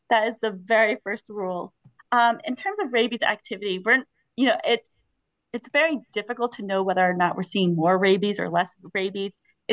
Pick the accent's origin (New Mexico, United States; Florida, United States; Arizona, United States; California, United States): Arizona, United States; now in Maine, United States; because I came from Arizona, it doesn't have to be hot.